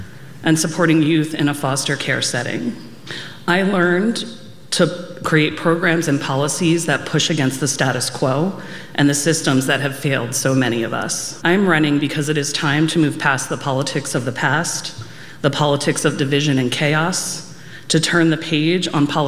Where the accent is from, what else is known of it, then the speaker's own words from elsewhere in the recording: Philadelphia, Pennsylvania, United States; Growing up in Philadelphia with a single mom who often had to work multiple jobs to make ends meet